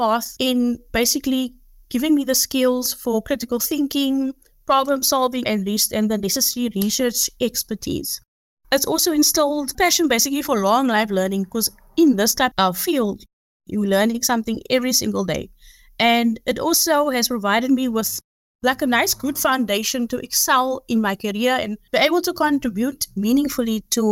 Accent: Grassy Park, Western Cape, South Africa; I grew up in Grassy Park in a very close-knit community.

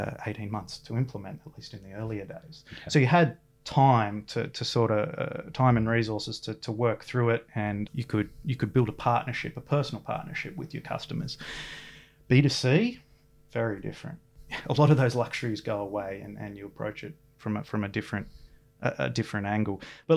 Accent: Newcastle, New South Wales, Australia; now in Sydney, Australia; We're both originally from Newcastle, met at the uni here, before my wife, who is also from Newcastle, couldn't handle the cold in Canberra anymore.

